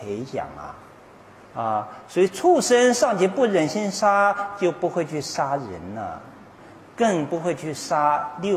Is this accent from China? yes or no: yes; China; 现在我们中国人吃肉食吃得太多了